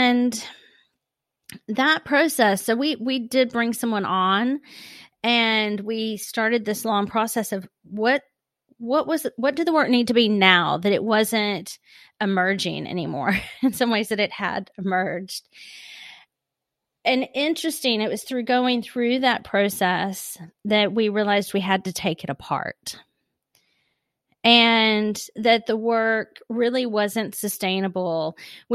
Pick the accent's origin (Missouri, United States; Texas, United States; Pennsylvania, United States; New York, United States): Texas, United States; now in London, United Kingdom; So I'm based in London, but I'm from Texas.